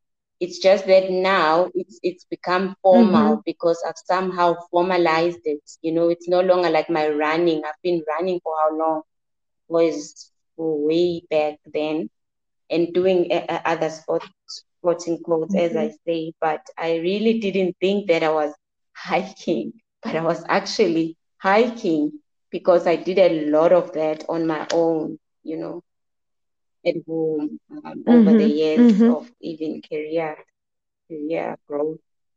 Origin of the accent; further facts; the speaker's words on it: Newcastle, KwaZulu-Natal, South Africa; born there; now in Pietermaritzburg, South Africa; By birth, I'm from Newcastle, a small town in the northern Natal, but I live and work in Pietermaritzburg. I'm middle-aged, unmarried, no children.